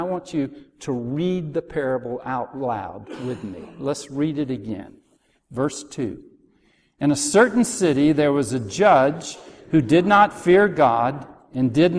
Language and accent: English; United States; I have to admit, I'm an optimist. I'm an American.